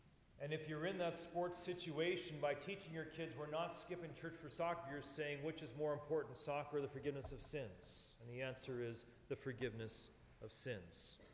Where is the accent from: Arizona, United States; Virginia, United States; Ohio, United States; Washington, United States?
Washington, United States; Seattle; Growing up in Seattle, we went to early service, 8 o'clock every Sunday.